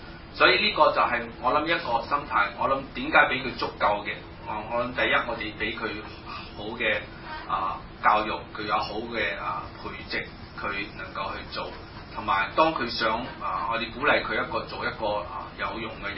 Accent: China; 很多其實很多時候我們中國人都有這個美德

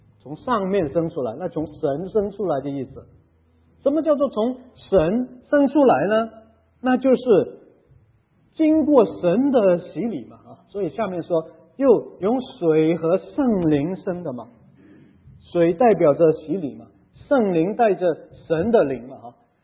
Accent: Macau; born there; 我大家都知道我是澳门出生的啊！啊，那个时候的澳门跟现在澳门完全不同了，你可能最近去过了啊。不过我那个时代的澳门啊，哇，那个完全不同，那个是葡萄牙殖民地

